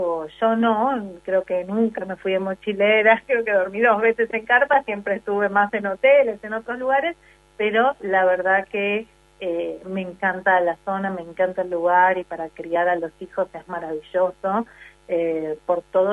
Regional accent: Buenos Aires, Argentina; Yo de Buenos Aires.

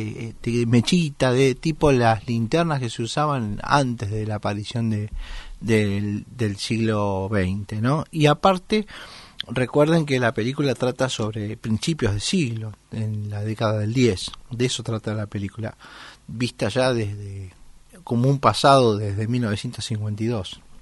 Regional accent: Lanús, Buenos Aires Province, Argentina; nosotros somos de Lanús, acá con Ricardo

